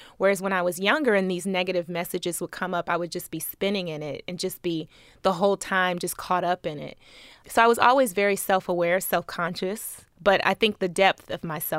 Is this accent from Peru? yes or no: no; Cleveland, Ohio, United States; Cleveland.